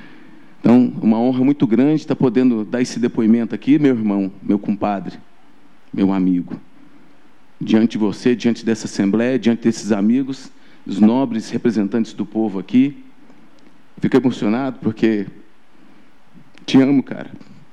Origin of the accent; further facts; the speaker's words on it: Araguari, Minas Gerais, Brazil; also born or lived in Goiás; nasci em Goiás, mas estamos aqui em Araguari há muitos anos, fomos criados aqui.